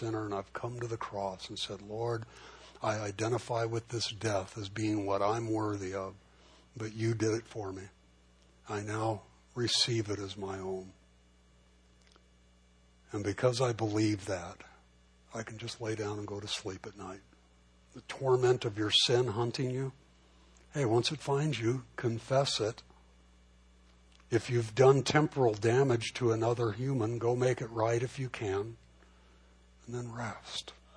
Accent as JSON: {"language": "English", "town": "Los Angeles", "region": "California", "country": "United States", "tie": "born or raised there", "said": "I grew up in East L.A., you know, we were like three houses off Whittier Boulevard."}